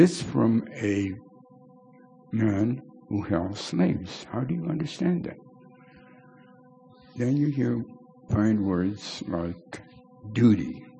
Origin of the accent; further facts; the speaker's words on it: California, United States; I grew up in California with this self-image as